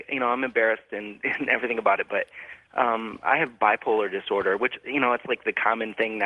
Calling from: Bellingham, Washington, United States; I'm calling from Bellingham, Washington.

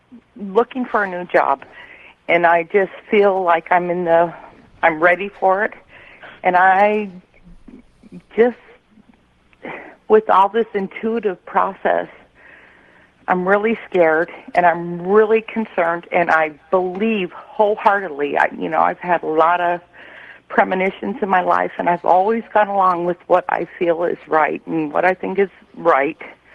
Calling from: Everett, Washington, United States; And I'm calling from Everett, Washington.

